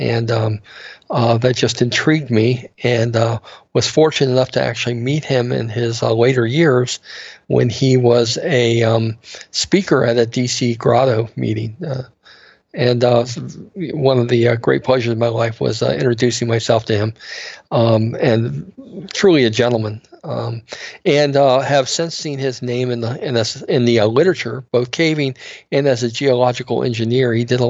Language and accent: English; Maryland, United States; I'd actually gotten a copy of Caverns of West Virginia because I grew up in the Maryland area